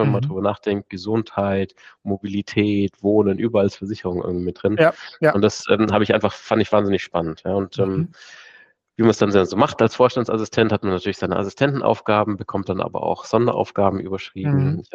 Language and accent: German; Baden-Württemberg, Germany; Und ich komme ganz ursprünglich aus der Region und finde es eine tolle Region, finde es eine innovative Region auch.